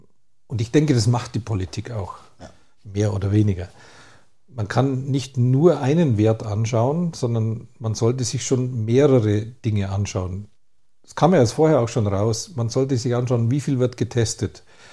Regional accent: Altusried, Bavaria, Germany; Ja, ich komme ja aus Altersried

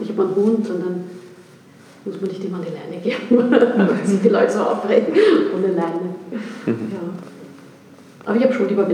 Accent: Austria; Ich komme doch aus Österreich, gell?

